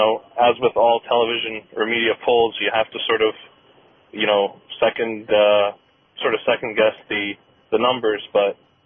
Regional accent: Canada; And me as a Canadian, I was sort of dumbfounded when I heard a number like that.

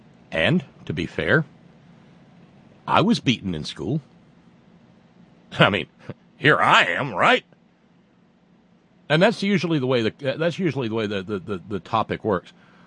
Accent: Alabama, United States; I was very fortunate growing up in Alabama to grow up in what was at the time, for a place in the Deep South, a rather progressive place.

